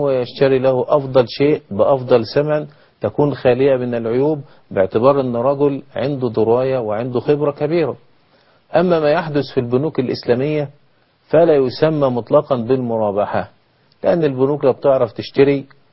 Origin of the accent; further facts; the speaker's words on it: Egypt; عندنا في مصر